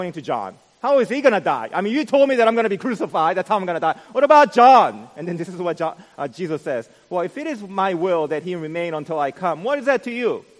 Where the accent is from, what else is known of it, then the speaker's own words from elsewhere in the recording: East Coast, United States; I wasn't even supposed to be here. I'm from the East Coast, right? Send me back.